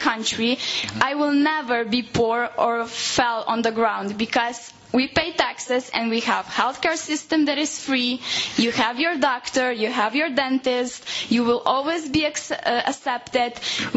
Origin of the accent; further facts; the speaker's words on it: Slovenia; I'm from Slovenia.